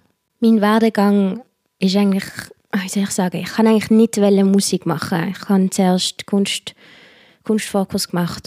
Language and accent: German; Basel, Basel-Stadt, Switzerland; Ich bin hier geboren in Basel und aufgewachsen. Meine Familie ist... Ich würde so sagen, meine Mutter ist aus Brasilien und mein Vater ist halbe Brasilianer und halbe Schweizer. Wenn man das ausrechnet, macht mich das zu 3/4 Brasilianerin.